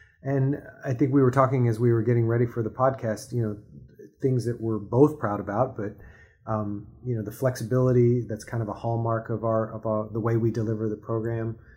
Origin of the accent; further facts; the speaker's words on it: Texas, United States; I grew up in East Texas where we, you know, there was just not a lot of diversity.